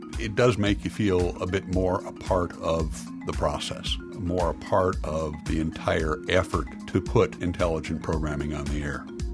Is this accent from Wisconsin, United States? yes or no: yes; Brookfield, Wisconsin, United States; from Brookfield, Wisconsin.